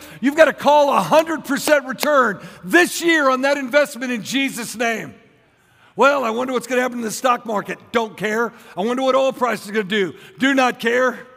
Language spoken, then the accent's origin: English; St. Louis, Missouri, United States; born there; I was born in Barnes Hospital, St. Louis, Missouri, December 5th, 1957.